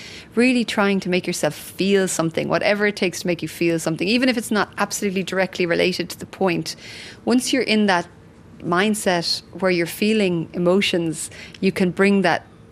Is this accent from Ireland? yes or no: yes; Ireland; now in Australia; I don't know that I'd describe myself as purely Irish anymore. Somewhere over the years it shifted, and I think I would describe myself as Irish Australian. But I'm not Australian. I wasn't born and bred here.